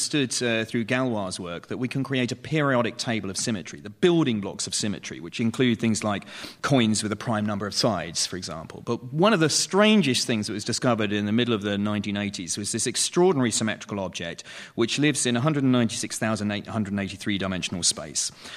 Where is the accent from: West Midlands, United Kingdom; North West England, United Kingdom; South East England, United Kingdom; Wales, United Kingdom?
North West England, United Kingdom; accent: Manchester; my Manchester accent is...